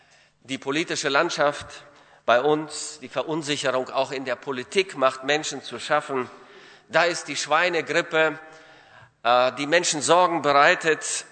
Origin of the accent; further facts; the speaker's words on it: Latvia; now in Cologne, Germany; Ich komme aus Köln und bin dort seit 1976, damals kamen wir aus der ehemaligen Sowjetunion, aus Lettland, nach Deutschland und so sind wir in Köln geblieben.